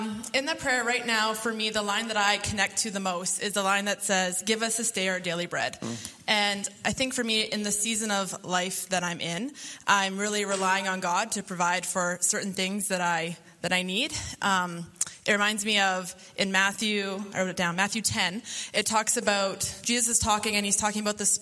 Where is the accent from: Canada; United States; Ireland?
Canada; Prince Albert, Saskatchewan; I am from Prince Albert, Saskatchewan, and I've been at Harvest City for about, I think, 9 to 10 years so far.